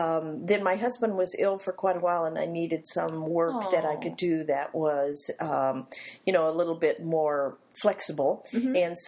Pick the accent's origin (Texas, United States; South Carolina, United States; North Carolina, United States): Texas, United States; Dallas; Well, I'm from Dallas, Texas. My family moved around a good deal